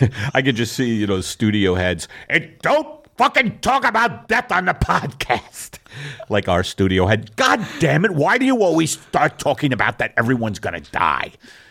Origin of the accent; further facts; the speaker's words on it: New York, United States; We're from New York.